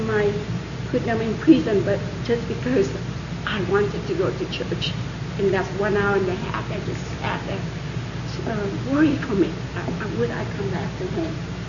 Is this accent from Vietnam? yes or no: yes; Vietnam; English is a second language; moved away; I'm from Vietnam, and Vietnam is under the communists for many, many years even now. So I came home and visit my country every year